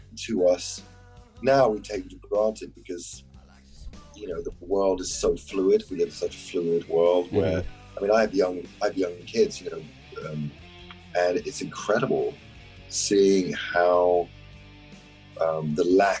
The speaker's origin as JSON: {"language": "English", "region": "London", "country": "United Kingdom", "tie": "born or raised there", "said": "where I grew up in, I grew up in North London and was very, very homophobic."}